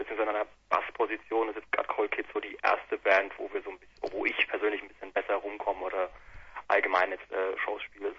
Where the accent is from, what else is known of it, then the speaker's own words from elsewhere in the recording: Bamberg, Bavaria, Germany; now in Erlangen, Germany; Wir kommen aus Bamberg und ich persönlich lebe, wohne in Erlangen.